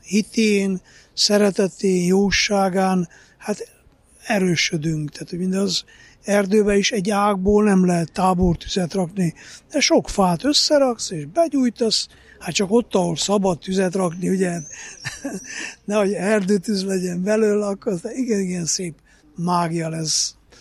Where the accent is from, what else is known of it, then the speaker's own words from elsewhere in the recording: Csíksomlyó, Harghita, Romania; én Csíksomjóról jöttem, az jó messze van ide